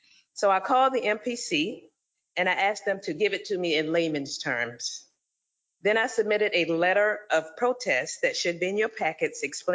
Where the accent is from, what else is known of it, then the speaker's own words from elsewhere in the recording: Sandfly, Georgia, United States; I grew up in Sandfly, and as we used to say, with a hop, skip, and a jump, I'd be back to my childhood home